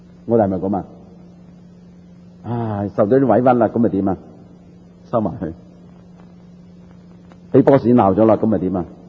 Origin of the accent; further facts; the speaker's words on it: Taishan, Guangdong, China; 我是台山人，台山人老老实实讲几舐啡下的